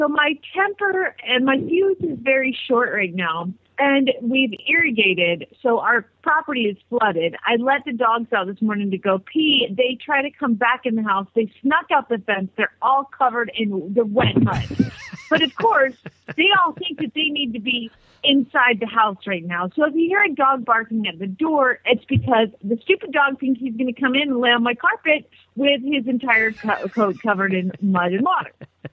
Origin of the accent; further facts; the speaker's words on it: Phoenix, Arizona, United States; from Phoenix, Arizona